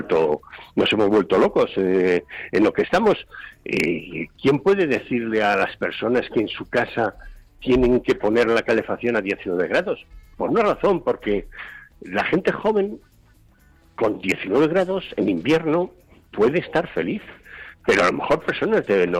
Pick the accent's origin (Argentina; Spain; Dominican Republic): Spain